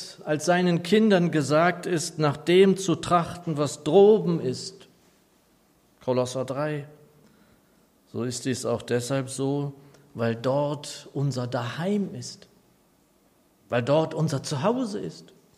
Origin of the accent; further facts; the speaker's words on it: Northeim, Lower Saxony, Germany; Ich bin ja in den 1960er Jahren in meiner Heimatstadt Northeim aufgewachsen, in Südniedersachsen.